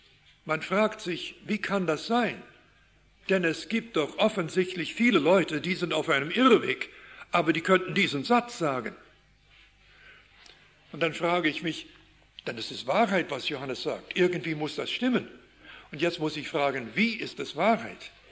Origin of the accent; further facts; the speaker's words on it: Canada; moved away; in unserer Gegend, in Kanada, wo ich aufgewachsen bin.